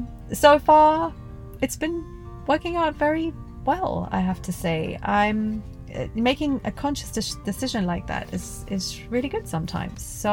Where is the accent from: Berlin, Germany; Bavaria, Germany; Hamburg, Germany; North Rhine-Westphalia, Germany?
Bavaria, Germany; moved away as an adult; also born or lived in England; born and raised in Bavaria, Germany. I moved to England in my 20s to study for a master's degree. That's where I met my English husband. We moved to London, got married, then moved to Southeast England